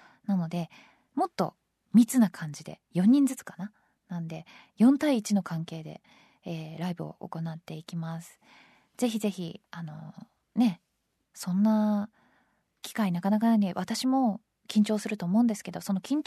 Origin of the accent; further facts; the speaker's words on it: Tokyo, Japan; 私ぐらいになってくると東京の中でも埼玉に近いエリアで生まれましたから、もうほぼ埼玉みたいなもんですよ私の地元は。